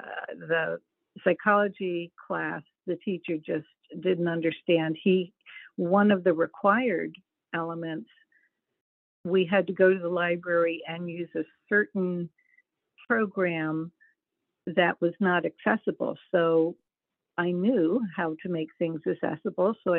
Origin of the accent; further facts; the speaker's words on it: New Jersey, United States; also born or lived in Bethlehem, Pennsylvania; I was born in Bethlehem, Pennsylvania, and in 68, my family moved to South Jersey, which was the suburbs of Philadelphia.